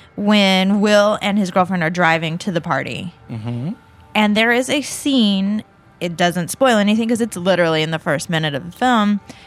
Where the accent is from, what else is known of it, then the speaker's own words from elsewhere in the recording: Midwest, United States; since I grew up in the Midwest, but now I'm like, I've spent a lot of my life out here now.